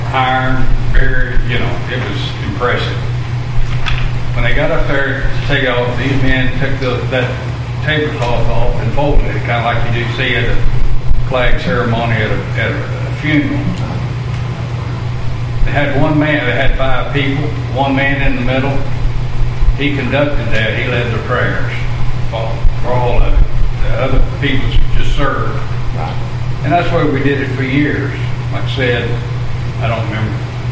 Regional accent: Texas, United States; I was raised in East Texas, and of course, we had plenty of flies down there.

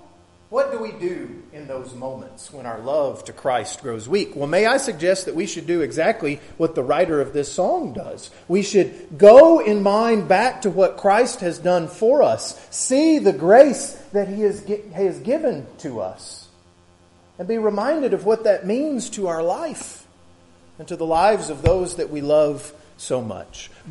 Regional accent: Texas, United States; moved away as an adult; I grew up in West Texas, out near Lubbock, 60 miles east of Lubbock, just off the Cap Rock. And I didn't learn how to swim until I was 18 years old and I moved to Florida

